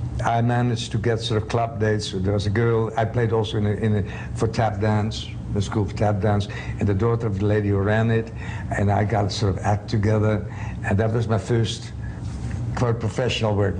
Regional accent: Groningen, Netherlands; In Holland, northeast Holland, Groningen.

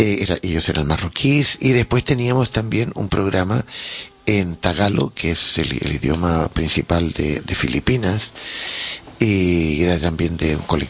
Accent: Santiago, Santiago Metropolitan, Chile; also born or lived in Valparaíso; yo nací en Valparaíso, entonces que a pesar de que he vivido toda mi vida en Santiago

